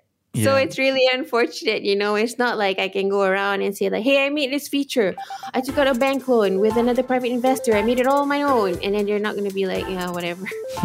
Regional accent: Penang, Malaysia; So I was raised and grew up in Penang. So I was born and raised in Penang.

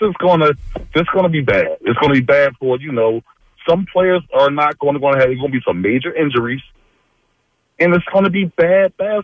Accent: Philadelphia, Pennsylvania, United States; She was an activist, man. I'm from West Philly, so.

